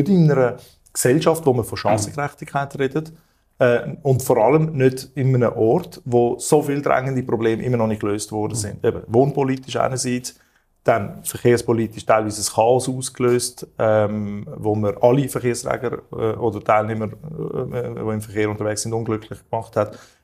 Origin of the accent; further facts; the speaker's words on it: Altstätten, St. Gallen, Switzerland; aus unserer Vierzimmerwohnung ausziehen, wo ich aufgewachsen bin in Altstädten